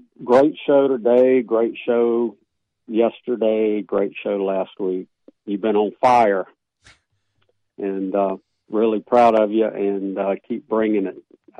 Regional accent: Birmingham, Alabama, United States; Growing up in Birmingham, see, I grew up on Golden Rule and that sort of thing, you know.

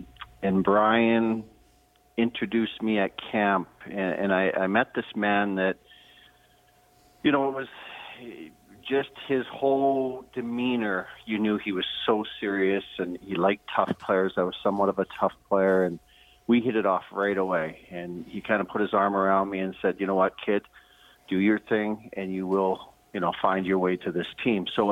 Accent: Edmonton, Alberta, Canada; So obviously as a young boy growing up in Edmonton, my dream had come true.

